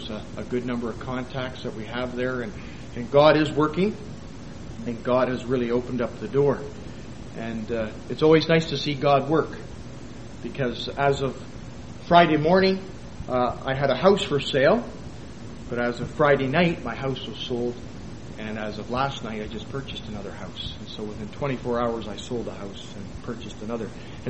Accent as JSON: {"language": "English", "town": "Leamington", "region": "Ontario", "country": "Canada", "said": "I've been in Leamington, Ontario for about 4 years now with my wife and 3 children"}